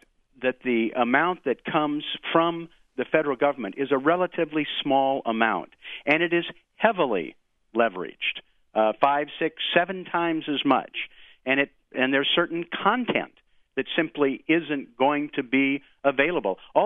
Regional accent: Oregon, United States; Oregon Public Broadcasting, where you are heard in my hometown, also serves the remote areas of eastern Oregon.

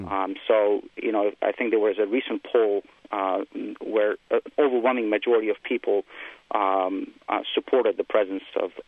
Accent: Kabul, Afghanistan; I grew up in Kabul, like all the other boys in Kabul flying kites

